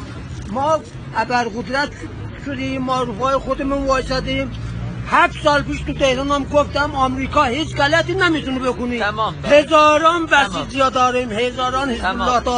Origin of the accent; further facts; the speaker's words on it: Tabriz, East Azerbaijan, Iran; بچه تبریزم